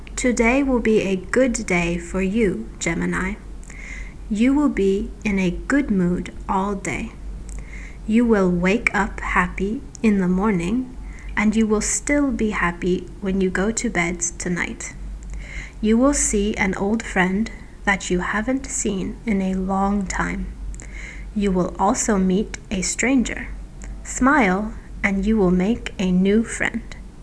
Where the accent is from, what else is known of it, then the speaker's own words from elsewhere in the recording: United States; I'm American.